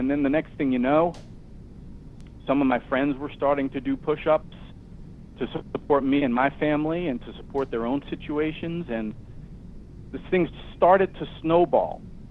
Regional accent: New York City, New York, United States; born there; I guess I'll start about 50 years ago when I was born in New York City in the Bronx.

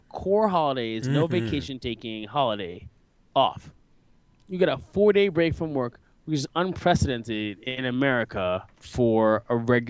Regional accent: New York, United States; Trust Philadelphians. I'm from New York.

